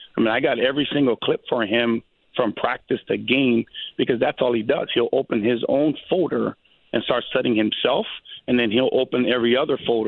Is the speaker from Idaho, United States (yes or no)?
no; Hawaii, United States; I mean, like, I'm from Hawaii, so DeForest Buckner, I mean, I knew him growing up all the way